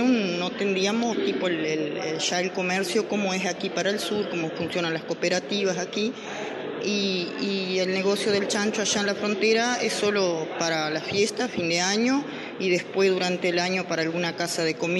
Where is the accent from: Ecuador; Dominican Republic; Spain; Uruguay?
Uruguay; Paso de los Toros, Tacuarembó; born there; De nacimiento soy isabelina, soy de Pozo Los Toros, pero hace más de como 40 años que estoy en el norte. Y bueno, hoy mi raíz es allá.